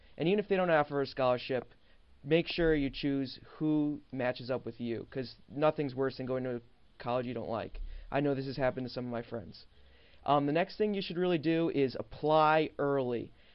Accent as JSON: {"language": "English", "town": "Cleveland", "region": "Ohio", "country": "United States", "said": "I'm originally from Cleveland, so I know the Ohio area quite well."}